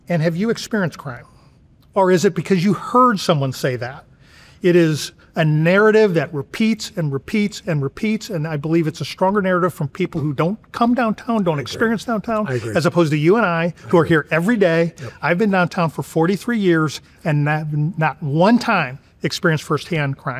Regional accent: St. Louis, Missouri, United States; a little bit of the perception that we locals, I'm born and raised here, might have about our community versus people who come here and see what a terrific cultural city this is. I contend that St. Louis has

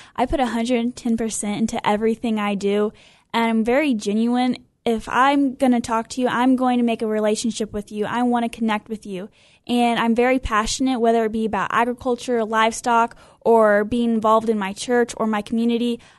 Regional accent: Iuka, Illinois, United States; So I'm from Iuka, Illinois, so it's down south.

